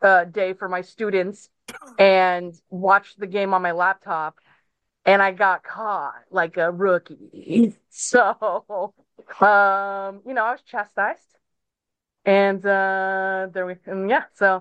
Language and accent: English; United States; I had, and I, being American, I knew nothing about actual football, or as they say here, soccer.